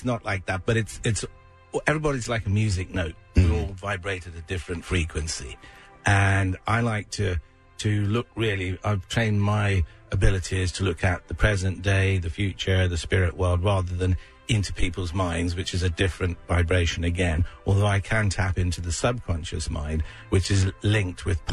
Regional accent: London, United Kingdom; although I come from London

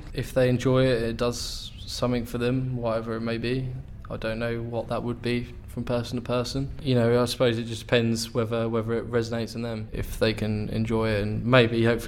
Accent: Southampton, South East England, United Kingdom; I'm from Southampton originally

